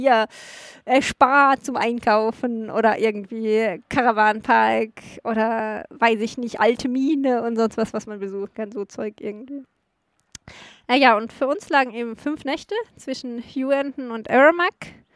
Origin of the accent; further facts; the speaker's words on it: Eberstedt, Germany; ich weiß gar nicht, wie viel mein Heimatdorf Eberstedt-Burg an Einwohnern hat